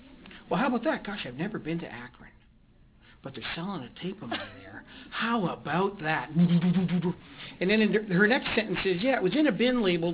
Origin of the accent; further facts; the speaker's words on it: Toronto, Ontario, Canada; My hometown is Toronto, Canada.